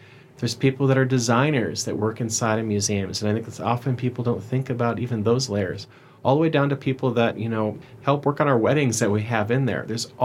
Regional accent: Minnesota, United States; I would go on with a bunch of, growing up in Minnesota, a bunch of Twins cards

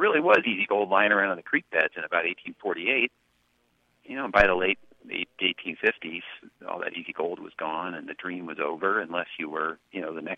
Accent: Berkeley, California, United States; So I come from a pretty middle-class family, and when I was a kid, growing up in Berkeley, Berkeley was a town where, you know, a public school teacher could buy a home.

